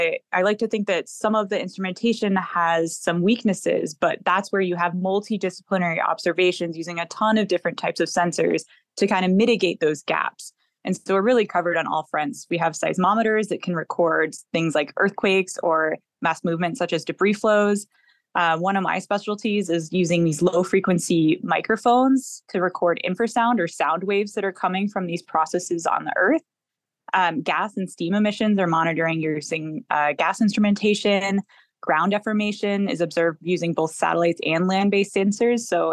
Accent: Connecticut, United States; And I was also from Connecticut. And so I'd never really seen volcanoes before.

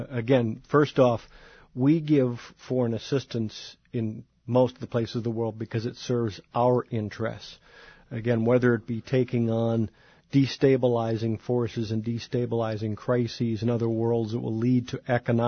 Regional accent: Wisconsin, United States; I'm from Wisconsin, I'm your neighbor to the east

